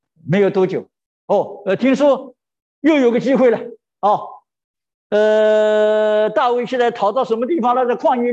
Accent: China; 我们中国人有句话呢，一颗 老鼠的屎啊

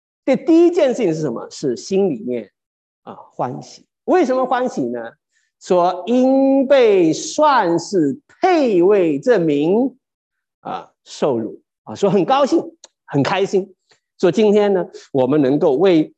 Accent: China; 圆滑呢，其实一直都是我们中国人相当肯定的一件事情

